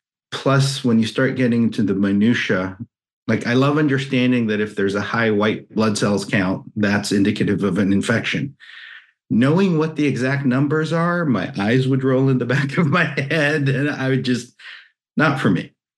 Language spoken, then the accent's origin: English; Israel; I grew up in Israel. I'm from there.